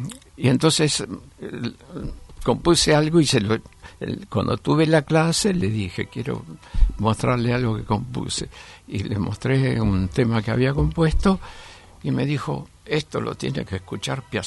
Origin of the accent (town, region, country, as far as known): Lobos, Buenos Aires Province, Argentina; born or raised there; also born or lived in Olavarría